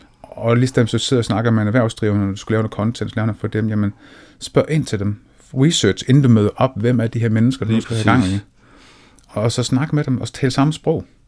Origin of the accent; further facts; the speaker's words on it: Odense, Region of Southern Denmark, Denmark; also born or lived in Skive; Jeg kommer, sådan helt oprindeligt kommer jeg fra Odense af.